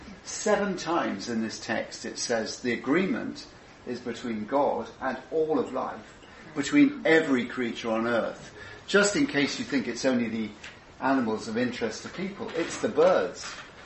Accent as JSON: {"language": "English", "country": "United Kingdom", "said": "I bring tonight, as you can probably guess, the lens of being Brit, so you're going to have to forgive me for a number of things"}